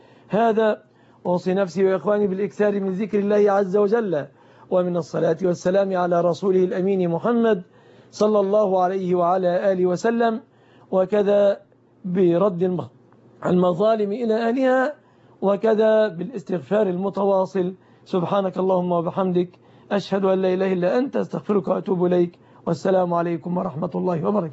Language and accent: Arabic; Egypt